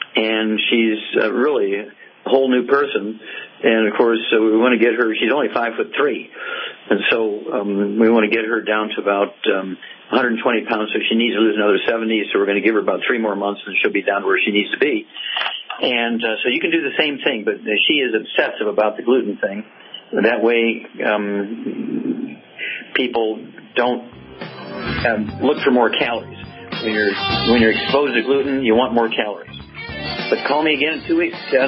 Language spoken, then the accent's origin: English; Missouri, United States; let's go to the Midwest and Missouri, my home state, and Ken.